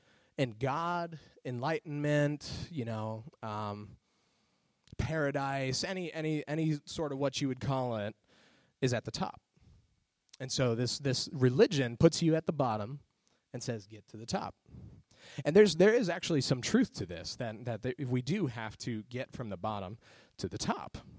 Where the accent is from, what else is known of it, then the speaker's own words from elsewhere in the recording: Arizona, United States; And I grew up in Arizona. And my dad and I used to go around to different mountains in Arizona.